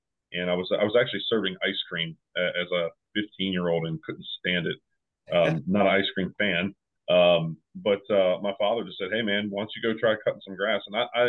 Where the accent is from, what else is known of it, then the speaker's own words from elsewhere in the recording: Maryland, United States; there's a swap meet up in Pennsylvania where I'm from Maryland